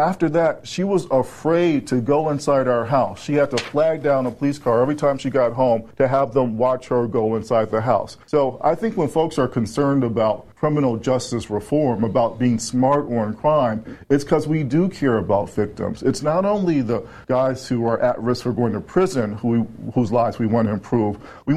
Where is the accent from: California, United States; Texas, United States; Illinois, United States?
Illinois, United States; Chicago; as a young black kid growing up in Chicago, I knew that the police weren't always my friends.